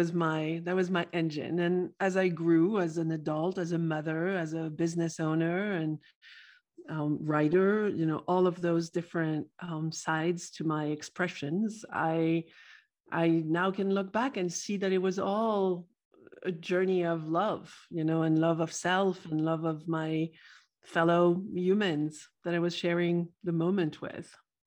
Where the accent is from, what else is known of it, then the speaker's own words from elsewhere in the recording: France; now in United States; So I'm from France originally